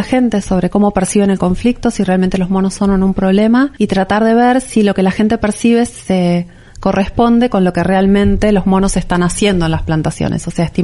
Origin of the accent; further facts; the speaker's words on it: La Plata, Buenos Aires Province, Argentina; Yo soy de La Plata, sí.